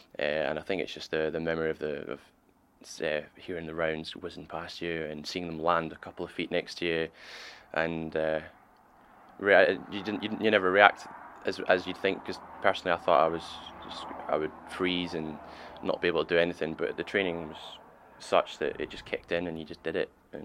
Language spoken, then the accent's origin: English; Larbert, Scotland, United Kingdom; I'm 21 years old. I'm from Larbert in central Scotland.